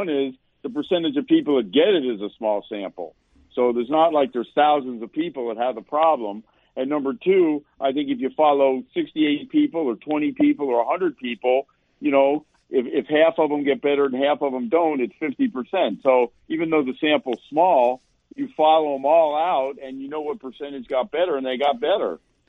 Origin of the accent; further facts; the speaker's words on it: United States; As an American, I say to myself, how can the government tell me I have to have a vaccination?